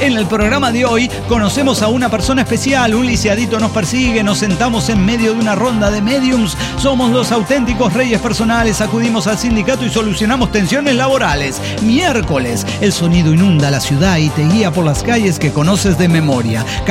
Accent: Venezuela; now in Quito, Ecuador; Resulta que yo soy de Venezuela.

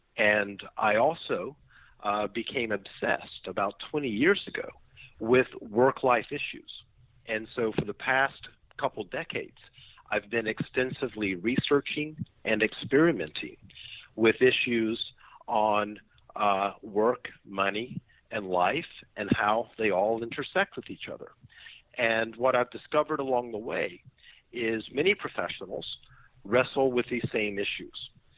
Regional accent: Knoxville, Tennessee, United States; born there; moved away as an adult; So I was born in Knoxville, Tennessee. Okay. I do not have a Southern accent. I went to graduate school in New York City. I've not lived in America since I got my MBA 25 years ago.

